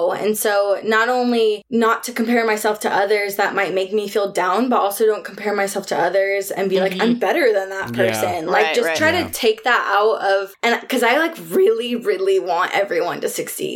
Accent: New York, United States; born there; my family's all from New York. Like, I was born in New York

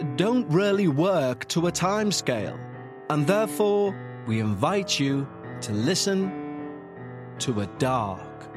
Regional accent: London, United Kingdom; I grew up on the Ferrier Estate. If you know South London, you'll know that wasn't a nice area back then.

